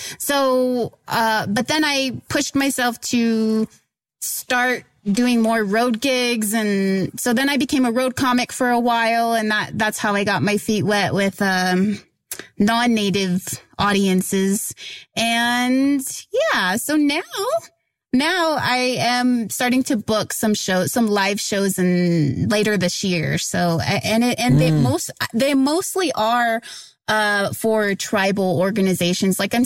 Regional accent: Oklahoma, United States; So I grew up in Oklahoma. I'm Kiowa and Apache.

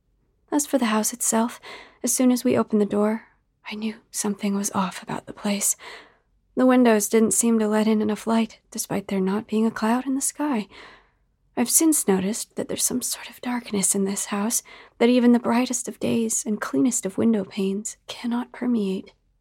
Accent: Midwest, United States; born there; I was born in the Midwest and still at times found life in the city to be overwhelming, not to mention expensive, considering our inconsistent paychecks.

